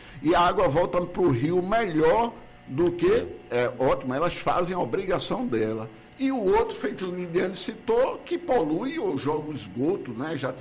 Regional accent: Recife, Pernambuco, Brazil; now in Petrolina, Brazil; eu me orgulho muito de morar em Petrolina. Eu sou de Recife, moro aqui.

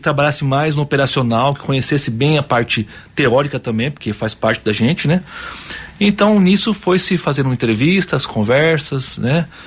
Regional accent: São Paulo, Brazil; born or raised there; also born or lived in Marília

